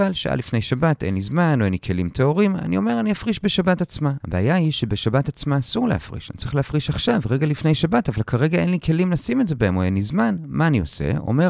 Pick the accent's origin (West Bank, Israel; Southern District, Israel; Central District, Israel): Central District, Israel; Ra'anana; אני גדלתי בילדותי ברעננה, ממזרח יש לנו את כפר סבא, וממערב את הרצליה